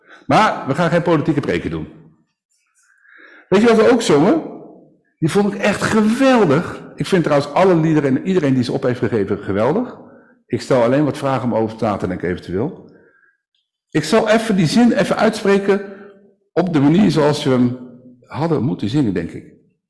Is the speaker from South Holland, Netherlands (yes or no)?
yes; South Holland, Netherlands; born there; net als in Dordrecht, vlakbij waar ik geboren ben